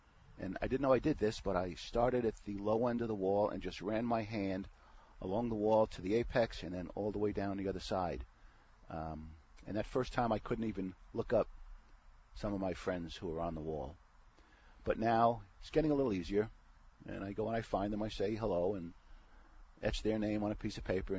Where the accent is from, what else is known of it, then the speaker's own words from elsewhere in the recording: New York, United States; Well, I am a New Yorker. You probably can't tell by my accent. And I am a Vietnam veteran.